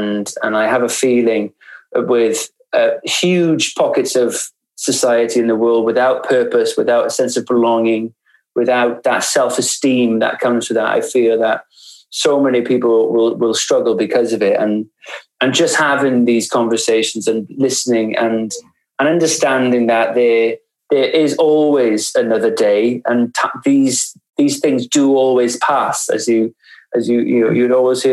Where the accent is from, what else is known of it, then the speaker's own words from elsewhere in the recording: Wales, United Kingdom; I'm from Wales.